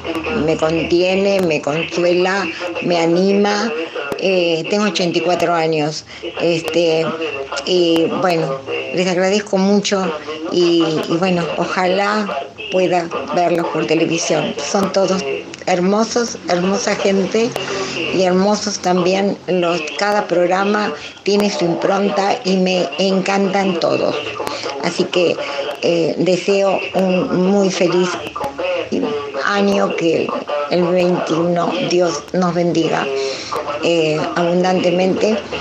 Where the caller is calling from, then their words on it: Mar del Plata, Buenos Aires Province, Argentina; de Mar del Plata.